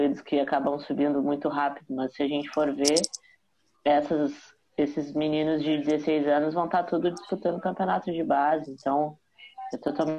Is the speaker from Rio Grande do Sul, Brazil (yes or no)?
yes; Rio Grande do Sul, Brazil; Eu acho que aqui no sul também, que eu sou do Rio Grande do Sul, né?